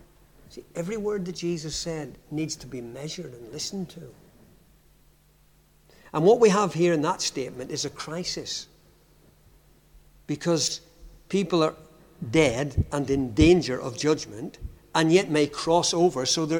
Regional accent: Belfast, Northern Ireland, United Kingdom; now in Yorkshire, United Kingdom; this past week I've been back to my hometown of Belfast. I hope you spotted that it wasn't a pure Yorkshire accent. But I've been back to my home city.

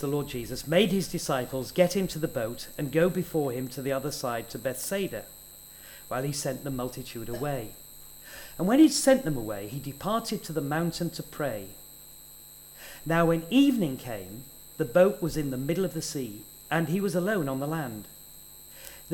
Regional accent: Yorkshire and the Humber, United Kingdom; I was born and bred in Yorkshire, there's that word again

